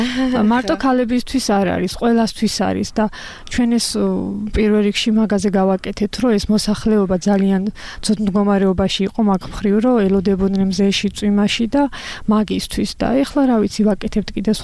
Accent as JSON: {"language": "Georgian", "town": "Zemo Kedi", "region": "Kakheti", "country": "Georgia", "said": "მე გახლავართ დედოფლისწყაროს მუნიციპალიტეტის სოფელი ზემოქედიდან ვარ"}